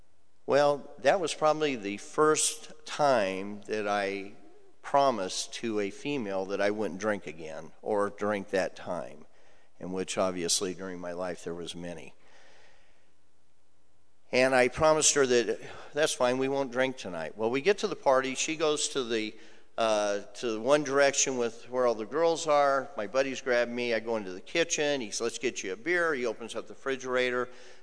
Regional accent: California, United States; I was raised in Southern California. I had a great childhood.

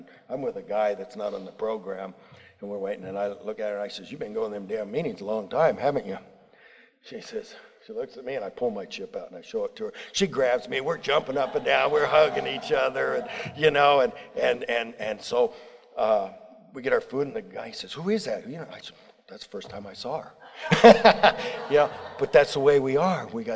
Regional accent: Yorba Linda, California, United States; now in Memphis, United States; When I came from California, Yorba Linda, to Memphis, I knew you guys weren't going to do it right.

